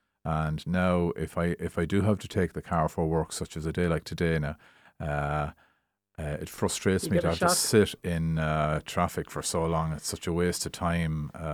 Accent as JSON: {"language": "English", "town": "Kilkenny", "region": "County Kilkenny", "country": "Ireland", "said": "I'm from Kilkenny City, and I travel from the Waterford Road side across to the McDonough Junction side of Kilkenny"}